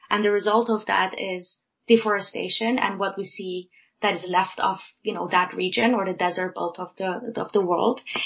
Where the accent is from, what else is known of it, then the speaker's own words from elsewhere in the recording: Iran; I was born in Iran, and I've seen, you know, the importance and basically agriculture of wheat all my life. I grew up with that near the city where I was born and lived in.